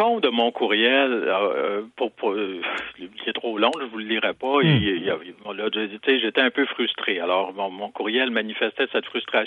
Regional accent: Montreal, Quebec, Canada; je suis natif du West Island à Montréal. Hein. C'est le West Island, c'est pas l'ouest de l'île.

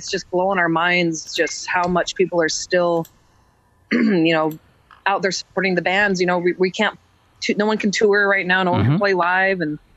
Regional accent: Utah, United States; I was fighting with my little brother in my neighbor's yard when we were little kids growing up in Utah.

